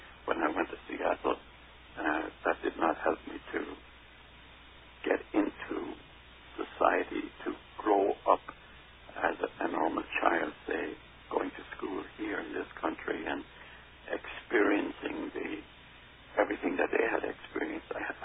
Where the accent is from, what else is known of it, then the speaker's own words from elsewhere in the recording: Leinster, Ireland; moved away; also born or lived in England / New York; I definitely think if I had not left Ireland, if my parents had not sent me to high school